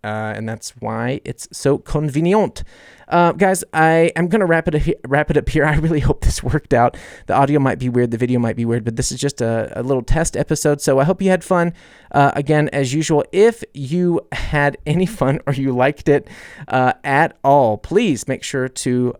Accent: United States; I had pet names for cars, but I'm American.

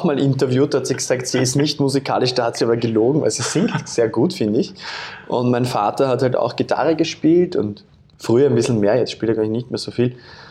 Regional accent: Vienna, Austria; nachdem ich in einer Wohnung aufgewachsen bin in Wien, war Schlagzeug jetzt nicht so wirklich die Option

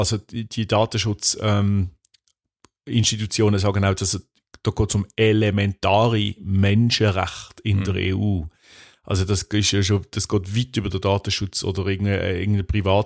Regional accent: Hungary; Also ich darf das sagen, ich bin Ungar.

